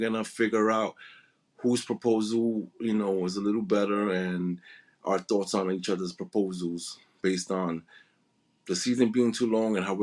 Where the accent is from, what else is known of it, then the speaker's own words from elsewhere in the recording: New York City, New York, United States; And you know, I grew up in the South Bronx, maybe 10 minutes away from Yankee Stadium.